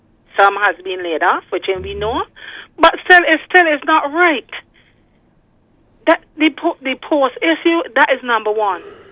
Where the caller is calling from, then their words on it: White Hill, Saint Andrew, Jamaica; I'm calling from White Hill, St. Andrew.